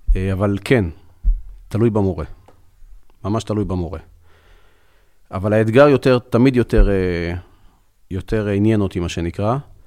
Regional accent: Elkana, West Bank, Palestine; גדלתי באלקנה. התחתנתי, עברתי לילי.

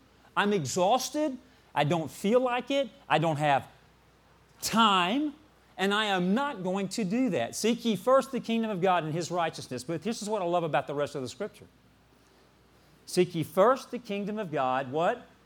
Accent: Arkansas, United States; Now, I'm from Arkansas, and I always have to say that to kind of give you a foundation.

